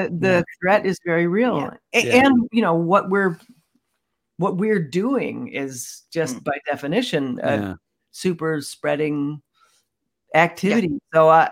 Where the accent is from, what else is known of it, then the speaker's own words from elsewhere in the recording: Ohio, United States; I grew up in Northeast Ohio